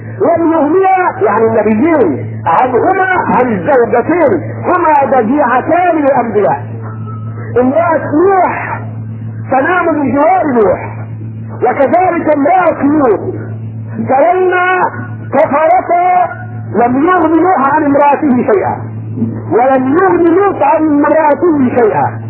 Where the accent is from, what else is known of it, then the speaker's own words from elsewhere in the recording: Egypt; عندنا في مصر وحدها ما لا يقل عن ألف قبر، ولكل قبر من يعبده